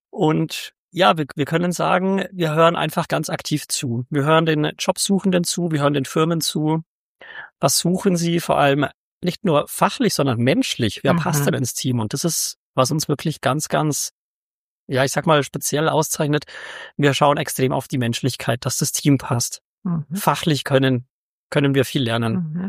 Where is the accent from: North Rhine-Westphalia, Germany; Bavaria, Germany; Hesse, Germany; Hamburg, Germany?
Bavaria, Germany; ich komme aus dem Allgäu, ich bin gebürtiger Allgäuer